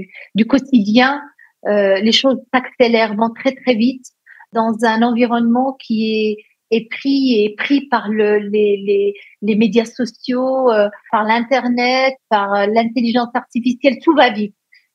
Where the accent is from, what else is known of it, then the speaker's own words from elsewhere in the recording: Morocco; je suis née au Maroc, donc j'ai suivi une scolarité très post-coloniale. Bien que je sois dyslexique, ben, j'ai grandi dans les deux langues, arabe et française